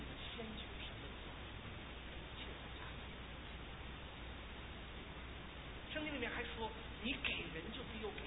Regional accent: China; 我觉得这件事情哈，我们中国人struggle最大。

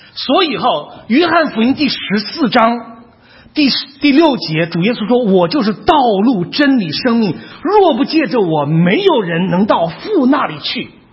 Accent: China; 我们中国人寻求福，上帝也要赐福

